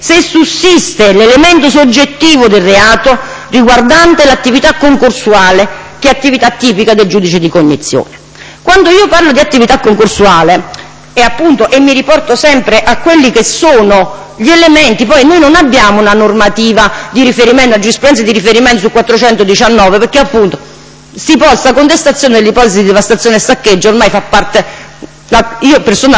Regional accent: Naples, Campania, Italy; Sapete, io vengo da Napoli

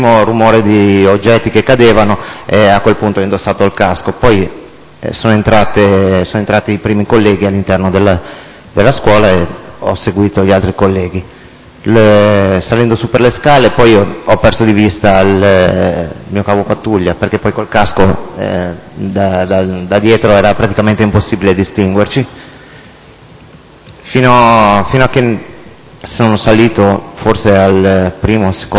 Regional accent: Genoa, Liguria, Italy

